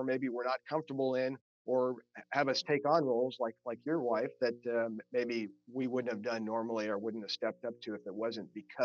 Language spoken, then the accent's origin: English; Kansas City, United States; I'm originally from Kansas City. It's a good time to be from Kansas City.